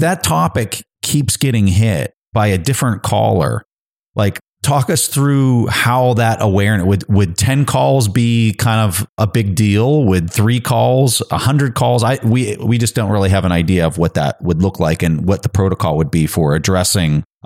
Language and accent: English; United States; But as an American, I would like to see us get it right